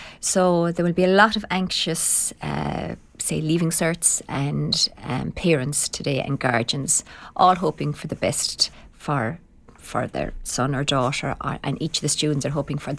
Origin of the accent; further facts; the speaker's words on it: Limerick, Munster, Ireland; So I was born and raised in Limerick.